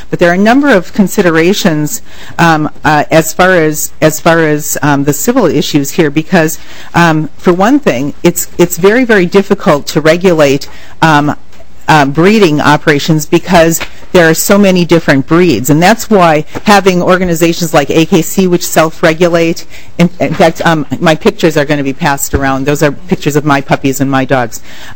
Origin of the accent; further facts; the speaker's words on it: South Haven, Minnesota, United States; I'm from South Haven, Minnesota.